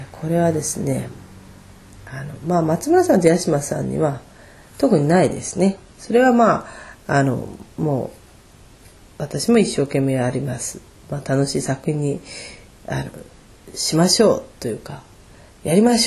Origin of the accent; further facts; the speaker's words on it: Machida, Tokyo, Japan; 私はもうずっと東京都町田市鶴川でしか生まれ育ってなかったわけですから